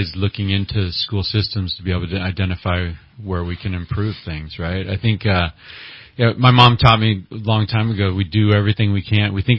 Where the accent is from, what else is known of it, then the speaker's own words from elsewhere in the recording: Red Bluff, California, United States; also born or lived in Crescent City; I'm a Crescent City kid. Moved to Red Bluff when I was four, so I consider my hometown to be Red Bluff.